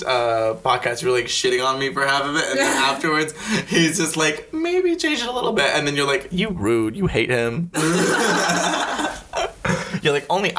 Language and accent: English; United States; I'm not Vietnamese, so I don't know if I can comment on your guys' community, but, I mean, I grew up in America